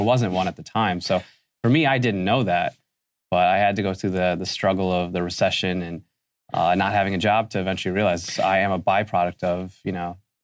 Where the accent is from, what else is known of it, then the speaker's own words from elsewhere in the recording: Cleveland, Ohio, United States; And it started right here in Cleveland for me, which is great because it's my hometown.